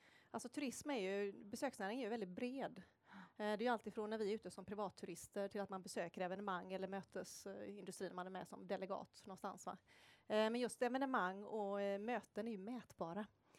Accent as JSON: {"language": "Swedish", "town": "Gothenburg", "region": "Västra Götaland County", "country": "Sweden", "tie": "born or raised there", "said": "Så att jag är Hisingsbo från botten och göteborgare i själen, definitivt. Och sen har jag varit i Göteborg mer eller mindre hela tiden."}